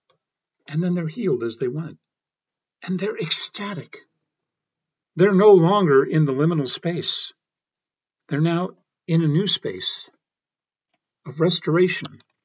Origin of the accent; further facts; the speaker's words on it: Broomfield, Colorado, United States; In my growing up in Broomfield, the spaces were also not marked explicitly.